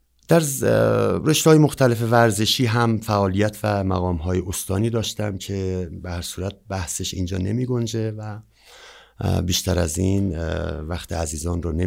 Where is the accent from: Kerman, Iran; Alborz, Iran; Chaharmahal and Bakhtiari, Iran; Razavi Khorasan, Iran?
Chaharmahal and Bakhtiari, Iran; Saman; مردم گرامی شهر خودم شهر سامان